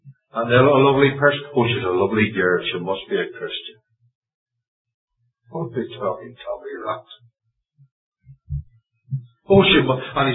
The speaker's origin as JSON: {"language": "English", "town": "Lurgan", "region": "Northern Ireland", "country": "United Kingdom", "tie": "born or raised there", "said": "back in my hometown in Northern Ireland, a place called Lurgan."}